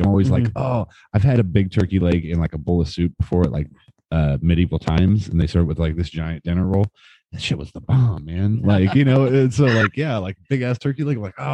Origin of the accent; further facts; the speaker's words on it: Kokomo, Indiana, United States; growing up in Kokomo, we've seen plenty of shitty restaurants, you know, our whole lives.